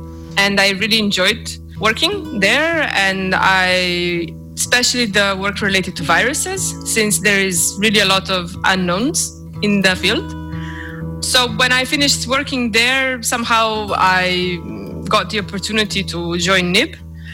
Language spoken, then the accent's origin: English; Serbia; English is a second language; now in Slovenia; So I come from Serbia